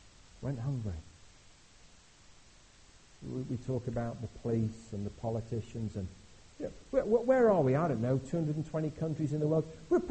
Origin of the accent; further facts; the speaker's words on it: United Kingdom; Now, this is where I really struggle because, hey, we're British. We don't do excited, do we?